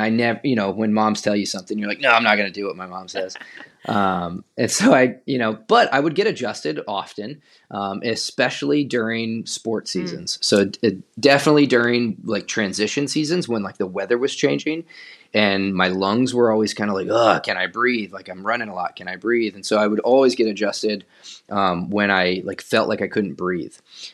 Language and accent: English; Midwest, United States; I grew up in the Midwest. I was an avid like track runner, cross-country runner, soccer, rugby, racquetball.